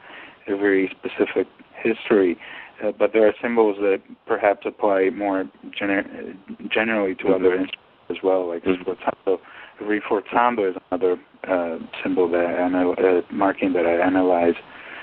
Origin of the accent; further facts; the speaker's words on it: Italy; English is a second language; I started actually quite late. I was 12 years old, and it's rather common in Italy